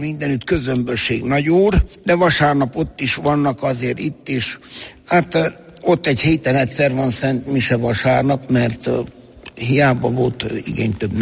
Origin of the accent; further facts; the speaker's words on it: Satu Mare, Satu Mare County, Romania; moved away as an adult; now in Hungary; Én a elcsatolt területekről származom, a Parciumból, Szatmár-Németiből. Én Szatmár-Németiből származom